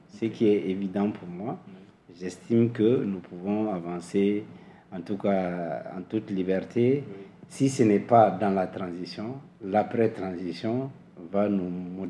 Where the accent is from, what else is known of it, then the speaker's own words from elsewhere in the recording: Mali; nous revenons tous à la raison, nous sommes tous des Maliens